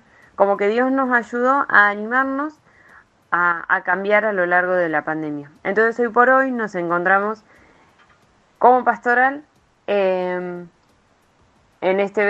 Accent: Bahía Blanca, Buenos Aires Province, Argentina; soy de Bahía Blanca y formo parte del equipo pastoral misionero

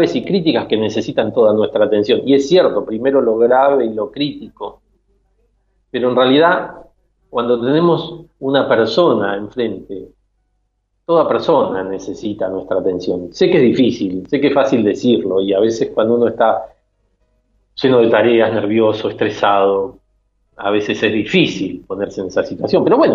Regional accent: Río Negro, Argentina; born there; Es un coterráneo, yo también nací en Río Negro

